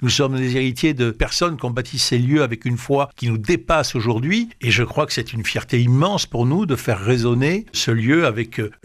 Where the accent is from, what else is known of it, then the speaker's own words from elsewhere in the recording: Toulouse, Occitanie, France; ce qui me fait un plaisir immense en tant que Toulousain, bien sûr.